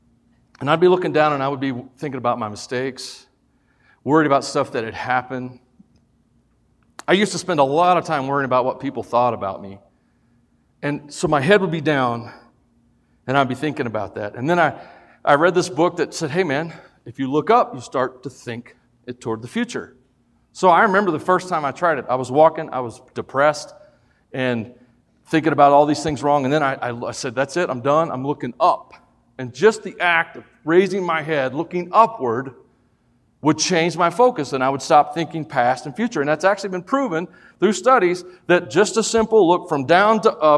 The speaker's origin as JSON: {"language": "English", "region": "the South", "country": "United States", "said": "We're from the South. We are Southerners. We went to the North."}